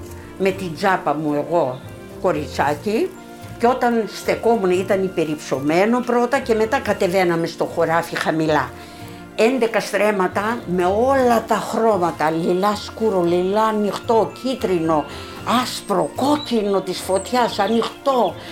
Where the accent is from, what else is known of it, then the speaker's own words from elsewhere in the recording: Palaio Kastrosero, Greece; born there; Γεννήθηκα στο Παλαιό Καστροσερό το 1940.